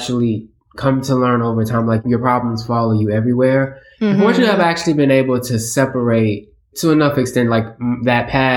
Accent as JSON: {"language": "English", "town": "Houston", "region": "Texas", "country": "United States", "said": "I'm from Houston, so it's a gigantic place"}